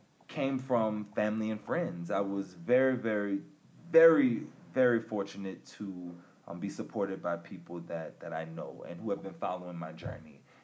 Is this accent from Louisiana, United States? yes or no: yes; New Orleans, Louisiana, United States; also born or lived in Denver; From there, I moved back home to my hometown, New Orleans, Louisiana. And beyond that, I moved to Denver, Colorado.